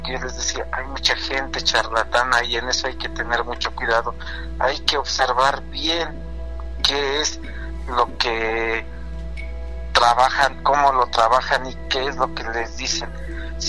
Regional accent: Real del Monte, Hidalgo, Mexico; now in Pachuca, Mexico; Yo soy originario de Real del Monte, pero los escucho aquí en Pachuca.

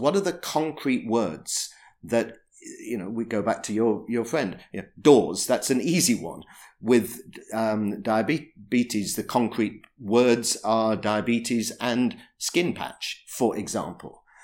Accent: United Kingdom; you see, being British, we always say it's Winston Churchill.

